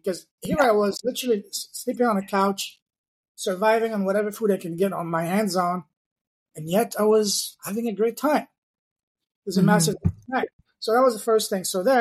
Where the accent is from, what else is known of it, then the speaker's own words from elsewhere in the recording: France; also born or lived in Afghanistan; I grew up in France.